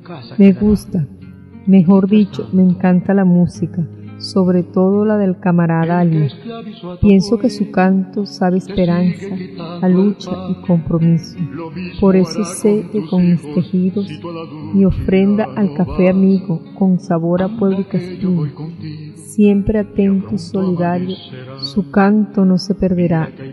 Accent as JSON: {"language": "Spanish", "town": "Los Teques", "region": "Miranda", "country": "Venezuela", "tie": "born there", "said": "Nací en Los Teques, Estado Miranda, un día jueves a la 1:15 de la madrugada, el 24 de septiembre."}